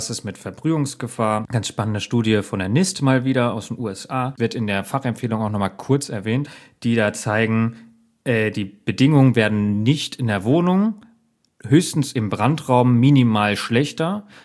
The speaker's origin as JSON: {"language": "German", "region": "Berlin", "country": "Germany", "said": "als Berliner"}